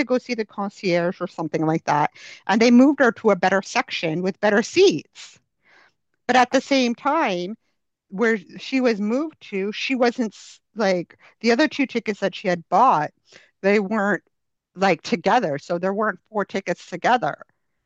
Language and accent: English; Canada; and I should be, because I'm Canadian.